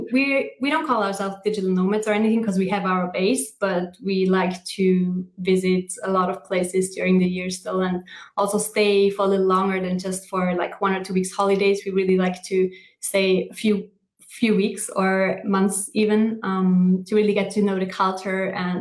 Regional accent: Austria; We're actually in Luxembourg right now, but as you know, we're originally from Austria.

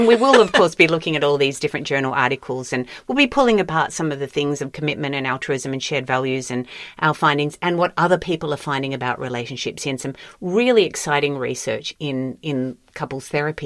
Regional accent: Australia; because we are Australian

